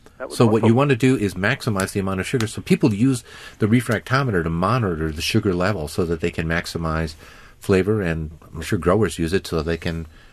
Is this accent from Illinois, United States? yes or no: yes; Woodstock, Illinois, United States; you're from my part of the country, McHenry. I'm from Woodstock.